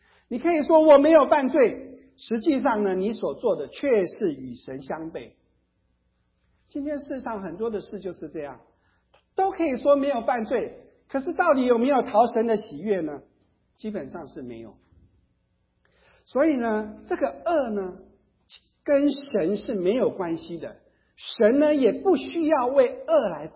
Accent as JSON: {"language": "Chinese", "country": "China", "said": "其实我们中国人的善恶都是以我们个人为出发"}